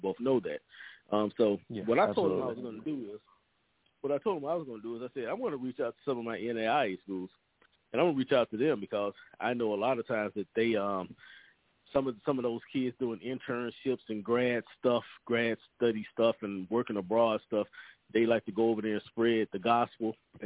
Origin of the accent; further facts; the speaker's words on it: Monroe, Louisiana, United States; where I'm from in Louisiana, I'm from Monroe, Louisiana